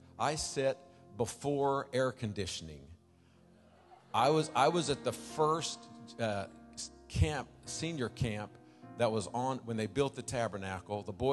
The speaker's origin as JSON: {"language": "English", "town": "Centralia", "region": "Illinois", "country": "United States", "tie": "born or raised there", "said": "I was born and raised in Centralia. I spent that's a huge city down in southern Illinois. The first 18 years of my life"}